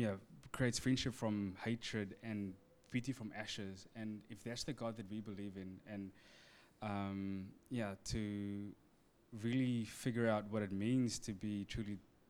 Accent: Wellington, New Zealand; Or when I say that I'm from Wellington, it's like, oh, no, where are you really from?

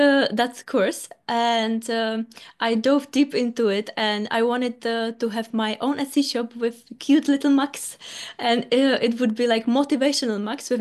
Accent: Czechia; English is a second language; moved away as an adult; now in United Kingdom; And I'm living in UK, but originally I'm from Czech Republic, but I live in UK for 5 years already.

